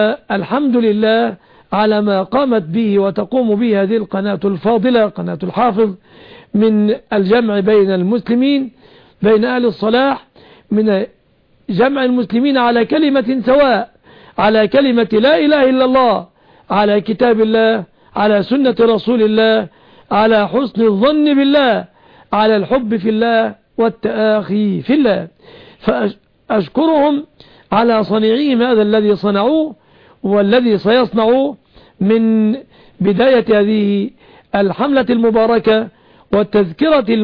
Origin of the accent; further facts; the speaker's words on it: Egypt; بلادنا مصر